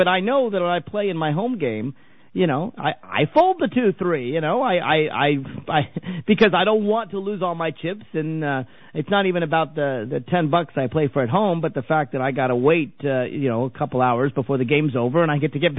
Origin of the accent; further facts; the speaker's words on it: Virginia, United States; I'm from Northern Virginia.